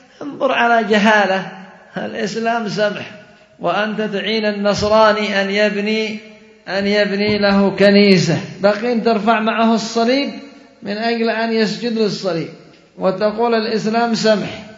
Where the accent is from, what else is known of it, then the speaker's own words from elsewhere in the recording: Yemen; بل بعضهم عندنا في اليمن من بعض